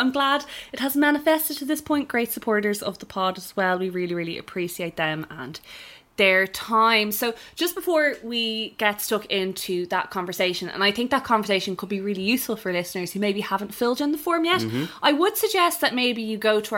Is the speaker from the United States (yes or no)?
no; Ireland; We love to win. We are winners. We love to win. We're from Ireland.